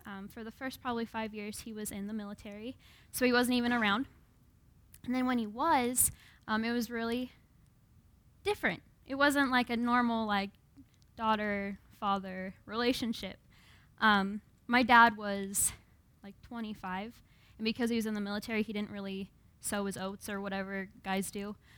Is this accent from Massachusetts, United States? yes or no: no; Washington, United States; And one of my friends is from Minnesota, and I'm from Washington, and so we were outside